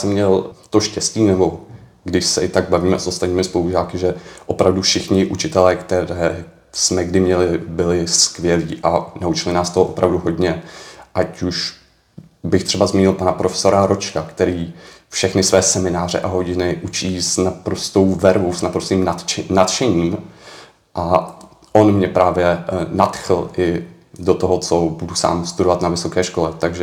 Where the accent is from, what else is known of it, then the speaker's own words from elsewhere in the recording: Prague, Czechia; Pocházím z Prahy.